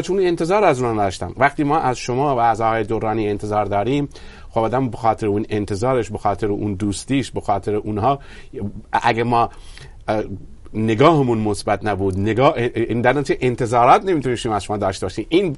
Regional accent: Iran; کار اصلی من در اون حرکت ملی هست، به عنوان یک ایرانی هست.

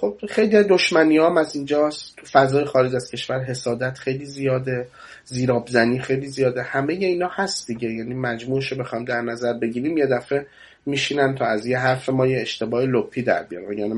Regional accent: Iran; من خودم به عنوان کسی که تمام بچگیم و جوونیم و نمیدونم عمرم توی جمهوری اسلامی یا تو نماز جمعه بودم یا تو راهپیمایی بودم

